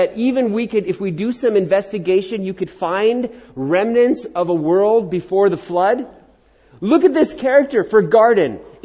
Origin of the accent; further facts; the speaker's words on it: New York, United States; I remember, you know, growing up in New York, I remember that it's interesting. You know, I grew up in the 80s.